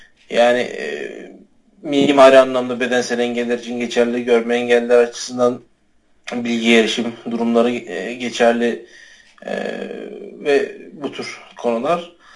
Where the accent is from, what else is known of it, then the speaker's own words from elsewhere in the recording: Eskişehir, Turkey; now in Istanbul, Turkey; Eskişehirliyim. Yaklaşık 6 yıldır İstanbul'da yaşıyorum.